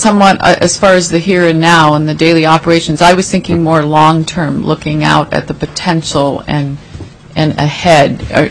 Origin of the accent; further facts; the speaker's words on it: Palmer, Alaska, United States; And I'm from Palmer, so our railroad tracks were taken up